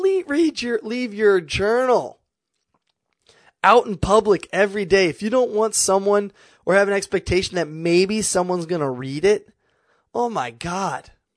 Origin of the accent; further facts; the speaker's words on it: Kansas, United States; I'm from Kansas. Maybe that's it.